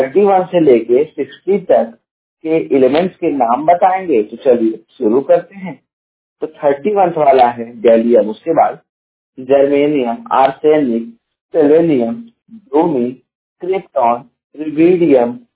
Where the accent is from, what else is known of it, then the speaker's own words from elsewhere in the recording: Jaunpur, Uttar Pradesh, India; मैं उत्तर प्रदेश के जौनपुर जिले का निवासी हूं